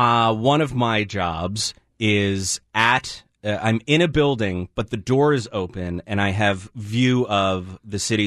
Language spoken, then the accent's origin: English; Northeast, United States; now in Seattle, United States; I was born and raised on the East Coast. And next month, by the way, will be 21 years in Seattle, which I'm very happy about. But I learned to drive in New Jersey.